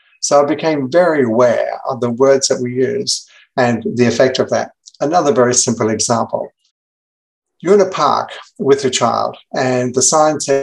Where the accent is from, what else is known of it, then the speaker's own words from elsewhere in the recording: Gold Coast, Queensland, Australia; Okay, so I'm from the Gold Coast, Queensland, Australia. So that's in the east coast of Australia. I live in a beautiful eco-village.